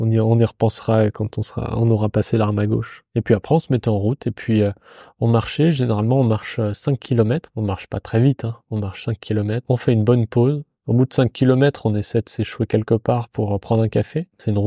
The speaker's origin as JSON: {"language": "French", "region": "Grand Est", "country": "France", "said": "plus haut vers chez moi, en Alsace."}